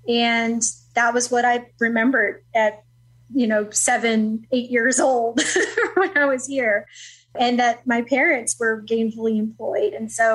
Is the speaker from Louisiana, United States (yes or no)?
yes; New Orleans, Louisiana, United States; moved away; Originally New Orleans.